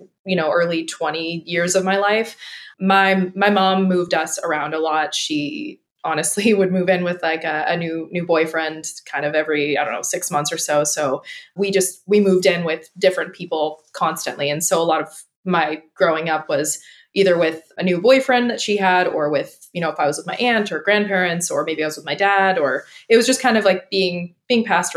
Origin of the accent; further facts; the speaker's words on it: Bakersfield, California, United States; So yes, I'm from Bakersfield, California. My upbringing is essentially like, I don't know, think trailer park, although not always trailer park.